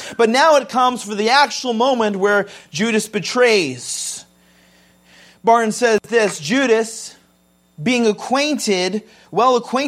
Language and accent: English; United States; And I was always struggling as an American that didn't usually kiss.